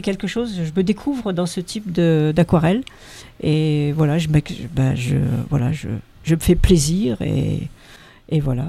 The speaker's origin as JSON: {"language": "French", "region": "Provence-Alpes-Côte d'Azur", "country": "France", "said": "je suis provençale, donc on est vraiment dans la Provence, on est très très dans la nature, et j'ai vécu dans les montagnes haut alpines"}